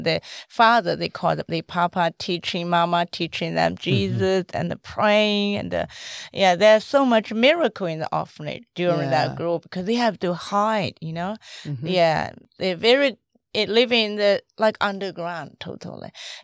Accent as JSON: {"language": "English", "region": "Inner Mongolia", "country": "China", "tie": "born or raised there", "said": "Yeah, that's right. Yeah, we grew up in the Mongolia Gobi Desert. And the Mao Su is half desert, half grassland."}